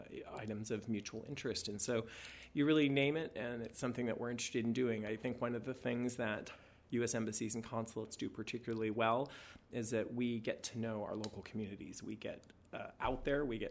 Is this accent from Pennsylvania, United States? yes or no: no; California, United States; like things from my home state of California, like California wines or California pistachios